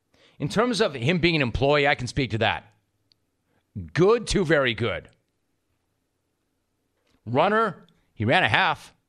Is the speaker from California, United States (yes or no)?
yes; Los Angeles, California, United States; I grew up in West LA. I spent most of my life in the 818, and now I came down this way.